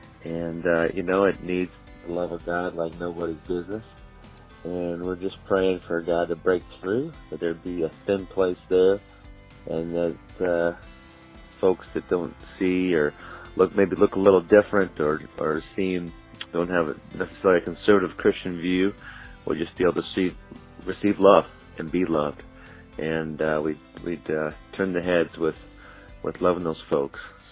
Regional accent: Boise, Idaho, United States; We're from Boise, Idaho, the home of the blue turf.

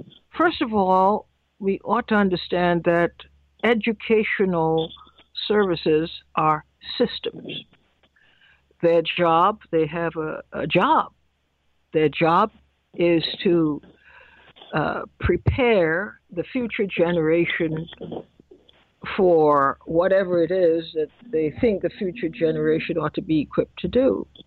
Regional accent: Trinidad & Tobago; born there; I was born in Trinidad

